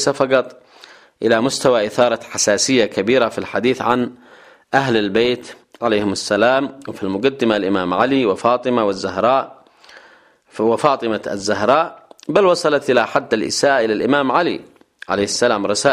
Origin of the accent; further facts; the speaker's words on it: Yemen; سواء عندنا في اليمن أو في السعودية